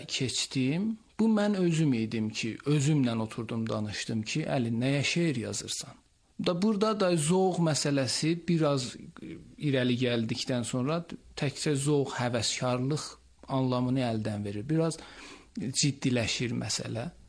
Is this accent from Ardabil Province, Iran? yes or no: yes; Ardabil, Ardabil Province, Iran; Mən 1366 günəş ilində qış çağı bayrama 20 gün qalan Ərdəbildə anadan olmuşam.